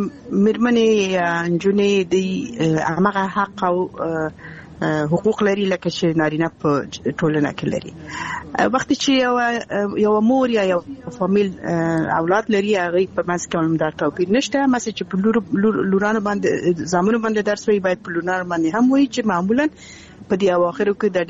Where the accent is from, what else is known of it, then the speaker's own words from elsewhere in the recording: Balkh, Afghanistan; څنګه چې زه اصلي اوسېدونکی د بلخ ولایت یم د بلخ ولسوالۍ